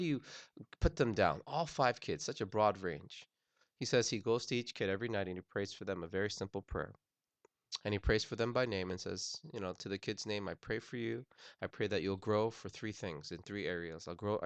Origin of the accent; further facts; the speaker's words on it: New Jersey, United States; I'm from New Jersey, so we have some hand signals that we use.